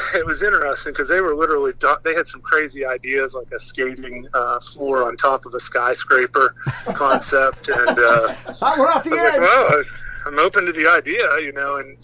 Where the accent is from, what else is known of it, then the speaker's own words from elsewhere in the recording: Punxsutawney, Pennsylvania, United States; if the dream spot is in my hometown of Punxsutawney, Pennsylvania